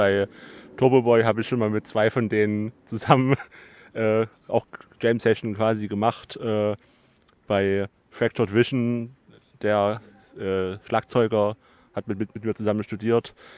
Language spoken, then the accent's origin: German; Gera, Thuringia, Germany; now in Jena, Germany; ich komme aus Gera und habe es ganze 40 Kilometer nach Westen geschafft, nach Jena.